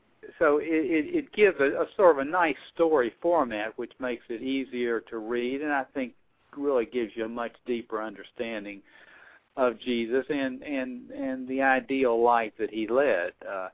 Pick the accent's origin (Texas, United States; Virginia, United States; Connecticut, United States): Virginia, United States; I grew up in the Baptist Church here in Virginia